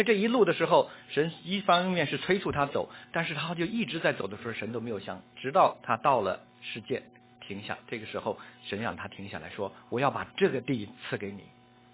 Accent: Beijing, China; now in United States; 我们从小在北京长大，北京旁边也有一些山，那些山呢都是石头山，是不长树的哈

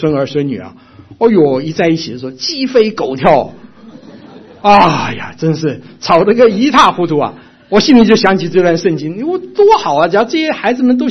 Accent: Taiwan; 我看过，我小的时候在台湾的时候这种人多得很啊

